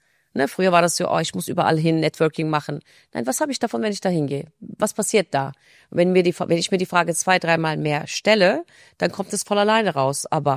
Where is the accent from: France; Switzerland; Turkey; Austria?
Turkey; moved away as an adult; now in Germany; wir sind in der Türkei groß geworden. Geboren bin ich in Deutschland, aber letztendlich meine komplettes ersten 18 Jahre habe ich in der Türkei verbracht.